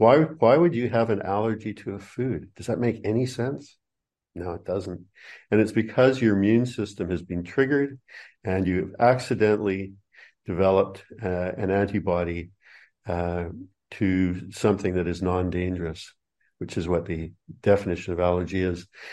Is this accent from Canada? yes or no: yes; Canada; moved away as an adult; also born or lived in New Zealand; now in Australia; the reason I don't speak with the proper Australian twist to my accent is because I have only lived here in Australia for 12 years now. Prior to that, I lived in New Zealand. And before that, I lived in Canada.